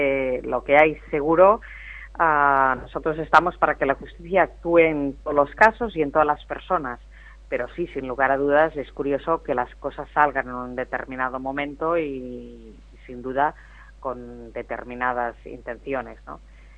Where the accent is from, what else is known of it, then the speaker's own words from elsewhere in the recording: L'Hospitalet de Llobregat, Catalonia, Spain; yo soy del Hospitalet de Llobregat, una ciudad muy cercana a Barcelona